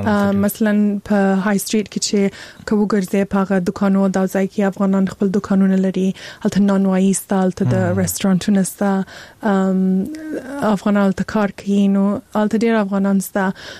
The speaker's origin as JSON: {"language": "Pashto", "country": "Afghanistan", "said": "هلته لوی سوی نه یم، هلته مې درس ویلی نه دی، خو مور و پلار مې افغانان دي، زه خپله افغان یم."}